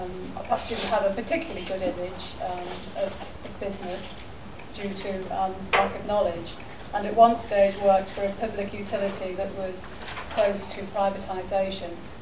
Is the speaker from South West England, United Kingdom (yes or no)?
no; Liverpool, North West England, United Kingdom; I came originally from Liverpool